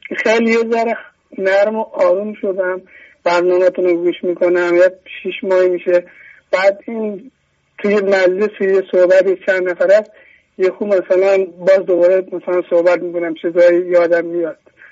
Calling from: Karaj, Alborz, Iran; از اشکرز کرج زنگ میزنم.

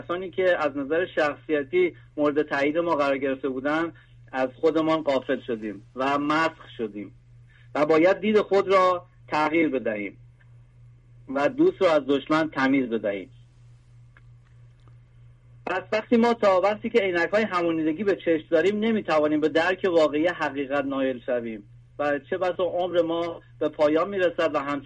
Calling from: Canada; از کانادا هستم.

